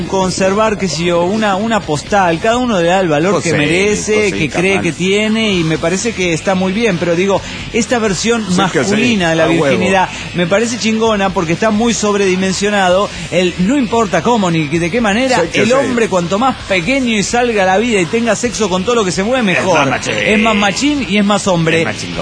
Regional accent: Oaxaca, Mexico; en Oaxaca, de donde soy originario.

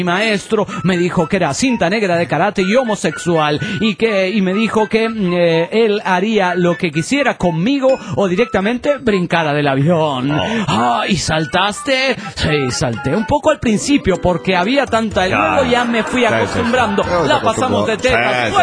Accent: Delta, Colorado, United States; de Delta, Colorado.

